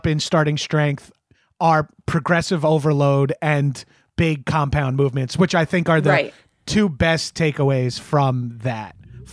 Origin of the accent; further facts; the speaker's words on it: Long Island, New York, United States; Like, I'm from Long Island. I played football.